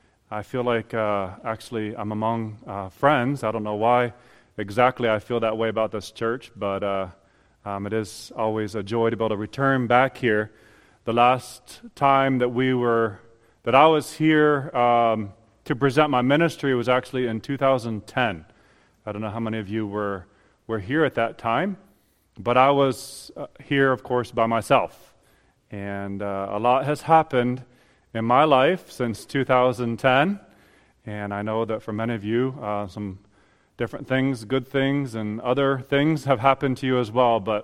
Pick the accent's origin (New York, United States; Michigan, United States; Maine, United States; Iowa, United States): Michigan, United States; Grand Rapids; And we come from Grand Rapids, Michigan, and so our ministry is a little bit different than a typical missionary.